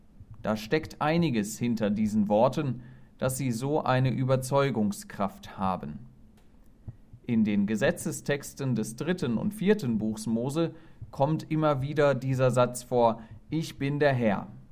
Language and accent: German; Germany; Ich komme aus Deutschland, ich studiere Theologie, also den christlichen Glauben.